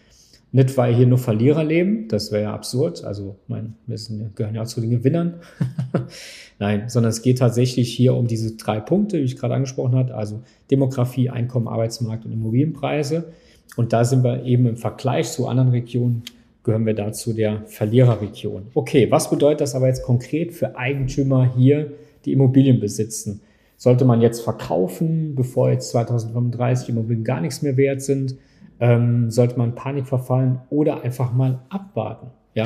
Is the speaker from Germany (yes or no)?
yes; Saarland, Germany; Ja, wir sind ja aus dem Saarland